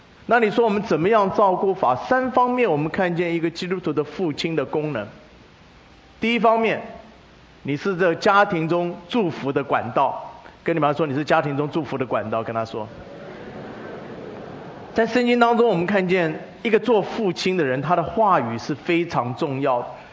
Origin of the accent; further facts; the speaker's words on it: China; 我们中国人父母最喜欢骂儿女